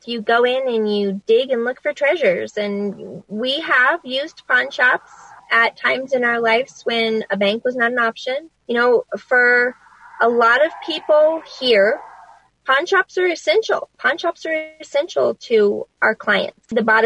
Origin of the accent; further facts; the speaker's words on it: Gallup, New Mexico, United States; also born or lived in Grants; My husband and I were both born here in Grants, and he was raised here. I was raised in Gallup. We've been back here since 93.